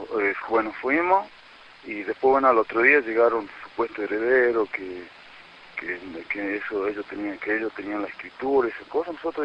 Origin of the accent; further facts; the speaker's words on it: Purmamarca, Jujuy, Argentina; Y nosotros somos de acá de Purnamarca, que trabajando ganamos 500, algunos 300, otros 800